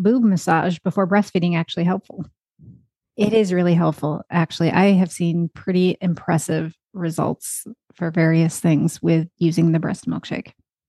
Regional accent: Canada; I grew up in Canada

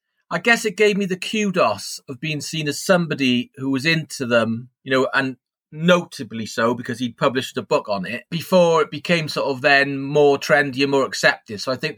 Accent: United Kingdom; I'm British.

